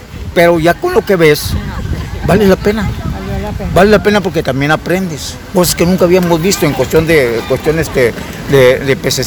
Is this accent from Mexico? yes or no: yes; Monterrey, Nuevo León, Mexico; porque somos de acá de Monterrey